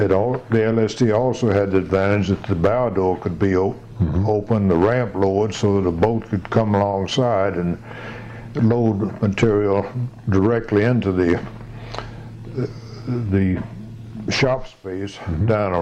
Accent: the South, United States; since I was from the South, I had put Charleston Navy Yard

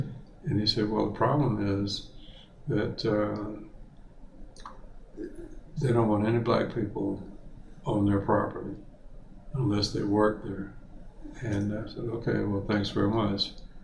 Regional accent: Orlando, Florida, United States; also born or lived in North Carolina; And I grew up in Orlando, and went away to high school in North Carolina, and from there to Morehouse, and from there to the Air Force, and back to Morehouse, and then here.

